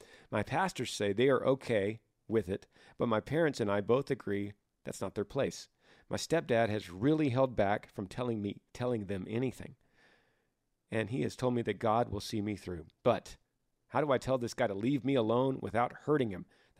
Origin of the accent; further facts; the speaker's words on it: Utah, United States; I'm from Utah.